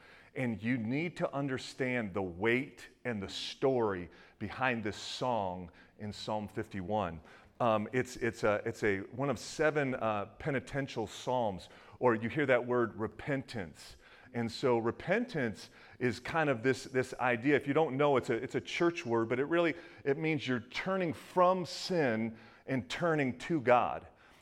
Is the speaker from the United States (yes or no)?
yes; Detroit, Michigan, United States; How many know that I'm from Detroit?